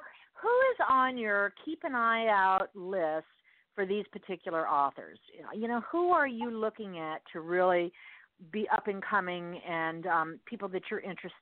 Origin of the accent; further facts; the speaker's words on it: Miami, Florida, United States; No, see, Spanglish I understand because I was born and raised in Miami, so that's not a problem.